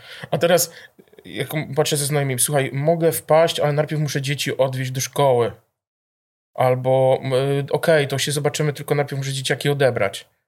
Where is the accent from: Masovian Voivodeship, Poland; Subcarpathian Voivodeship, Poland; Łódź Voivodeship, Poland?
Masovian Voivodeship, Poland; Warsaw; jestem z Warszawy.